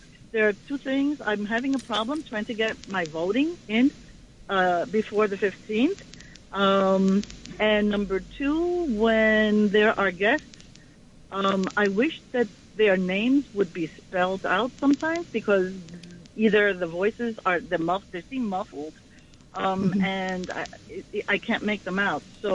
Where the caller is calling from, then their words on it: New York City, New York, United States; I live in the Bronx.